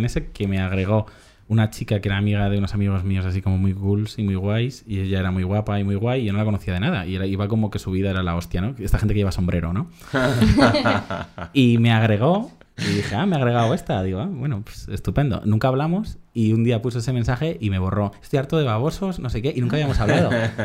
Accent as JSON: {"language": "Spanish", "town": "Parla", "region": "Community of Madrid", "country": "Spain", "said": "este es el mejor inglés que puedo hacer, soy de Parla, hija, yo en Parla soy un intelectual hablando así"}